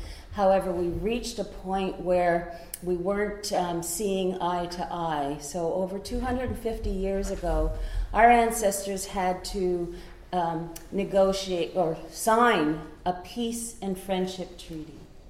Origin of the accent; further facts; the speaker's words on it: Millbrook, Nova Scotia, Canada; I'm from Millbrook, which is about 60 miles from here, and one something kilometers, whatever that is.